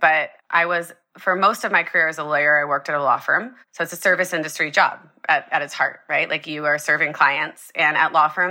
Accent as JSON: {"language": "English", "town": "Columbus", "region": "Ohio", "country": "United States", "tie": "born or raised there", "said": "I grew up in Columbus, Ohio. My parents were first-generation college graduates."}